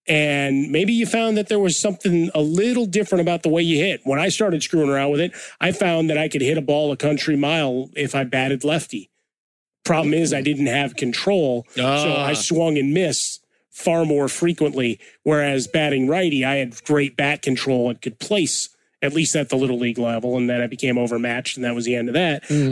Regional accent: Chicago, Illinois, United States; I mean, growing up in Chicago, right? A lot of blue collar jobs, city workers, everything else.

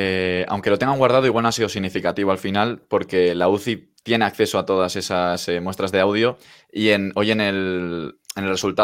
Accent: Bilbao, Basque Country, Spain; yo soy de Bilbao

